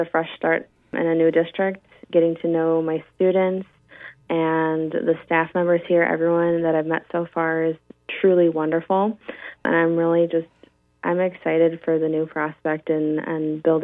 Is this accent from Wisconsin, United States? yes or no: yes; Tomahawk, Wisconsin, United States; And I come from, my hometown is Tomahawk. So I'm just really used to the small town kind of feel to things.